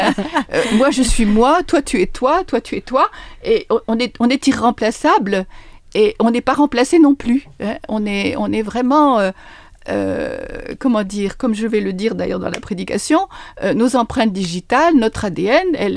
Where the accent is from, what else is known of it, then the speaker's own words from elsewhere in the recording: France; je suis française, mais avec un nom danois, parce que mon mari était danois.